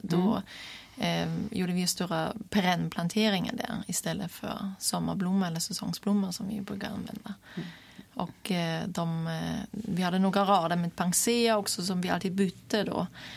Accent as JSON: {"language": "Swedish", "region": "Hamburg", "country": "Germany", "tie": "born or raised there", "second_language": "Swedish", "moved": "as an adult", "lives_now": "Sweden", "said": "Som ni kan höra, jag är född i Tyskland och vuxen där. Jag är 36 år, född i Hamburg och utbildade mig först på en skogsbruksgymnasium. Och sen vidare gick jag civilingenjörslinjen Trigård i Tyskland. Och sen flyttade jag hit 2006"}